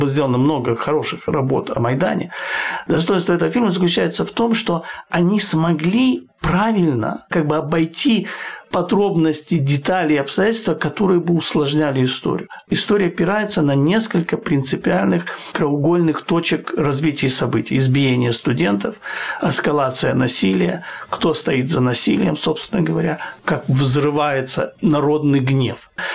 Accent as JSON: {"language": "Russian", "region": "Kyiv", "country": "Ukraine", "said": "Может быть, потому что я киевлянин."}